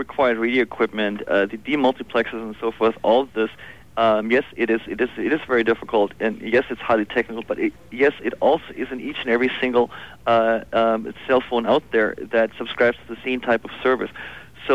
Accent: San Diego, California, United States; born there; English is a second language; also born or lived in Europe; Actually, I'm a U.S. citizen. I was born in San Diego, despite the accent.

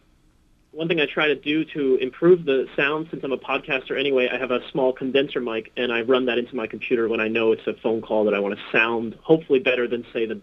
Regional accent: New Jersey, United States; I grew up in New Jersey.

